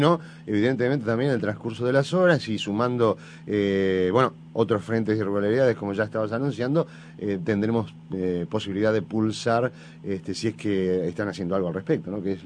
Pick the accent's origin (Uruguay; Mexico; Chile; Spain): Uruguay; somos nosotros, los uruguayos